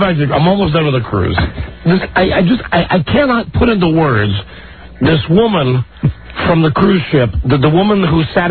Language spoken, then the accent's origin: English; Chicago, Illinois, United States; This is how, you know, you sit down and say, I'm from Chicago.